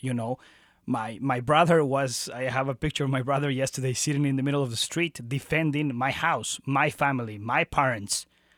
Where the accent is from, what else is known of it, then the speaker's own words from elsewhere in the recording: Bolivia; moved away as an adult; now in Kansas City, United States; I grew up in Bolivia. I went there to high school, and then I came in 2002. And I've been here since.